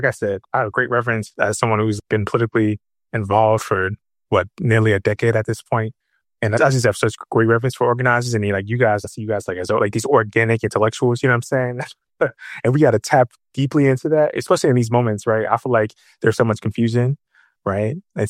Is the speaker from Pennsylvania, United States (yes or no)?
no; Florida, United States; also born or lived in North Carolina / Illinois; I'm from South Florida, but I've been living in South North Carolina for 15, 16 years until last year. I moved to Illinois, but I'm back to my family's still in North Carolina. So I'm in North Carolina pretty often from the South.